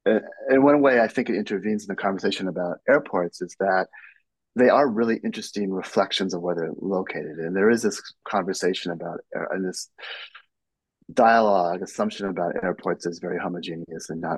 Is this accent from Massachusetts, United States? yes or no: no; California, United States; I'm from the Bay Area, I knew something about its history.